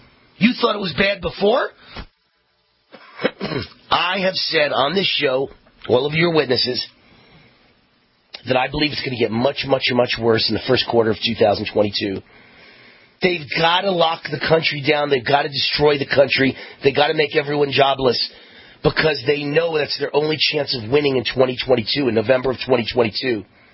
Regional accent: New York, United States; I grew up in New York. I went to Columbia University.

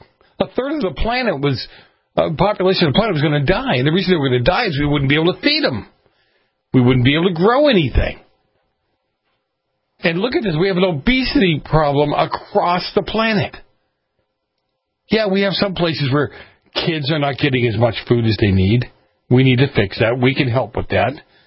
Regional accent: Boston, Massachusetts, United States; Growing up in Boston, liberal city like Boston, at the time I grew up in Boston, it was not liberal by any stretch.

